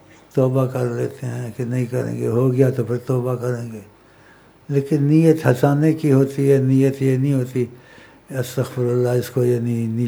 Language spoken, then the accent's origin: Urdu; Punjab, Pakistan; پنجابی زبان مجھے بڑی اچھی لگتی ہے, میں پنجابی ہوں نا